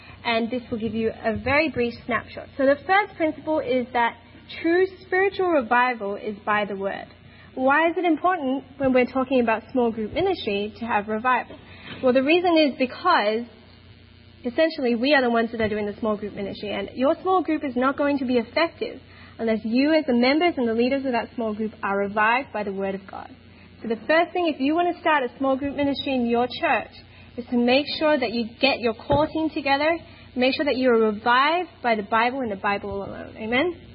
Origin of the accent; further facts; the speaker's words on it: Melbourne, Victoria, Australia; I am here with my brother, Daryl, who's standing by the door. We are from Melbourne, Australia.